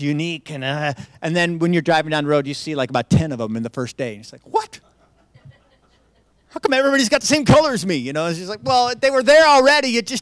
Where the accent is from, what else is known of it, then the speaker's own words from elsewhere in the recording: Idaho, United States; since I'm from Central Idaho